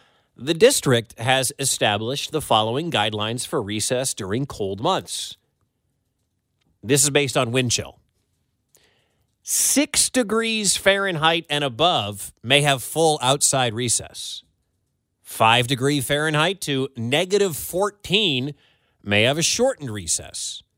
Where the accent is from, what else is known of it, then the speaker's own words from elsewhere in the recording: San Diego, California, United States; when you had recess, I was in San Diego. So I don't know what it was like growing up in the Midwest